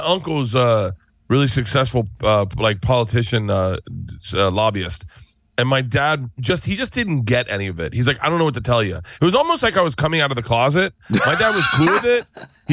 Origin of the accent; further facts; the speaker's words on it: Tampa, Florida, United States; I think growing up in Florida, like Tampa, I went to all-boys Catholic high school